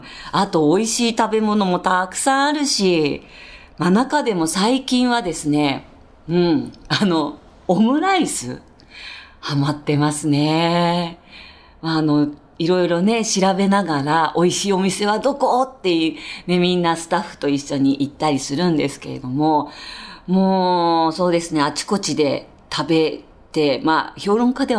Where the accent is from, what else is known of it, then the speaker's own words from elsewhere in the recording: Kanagawa, Japan; 私、神奈川出身なんですが、関西弁が少しずつこう入ってくるんですね。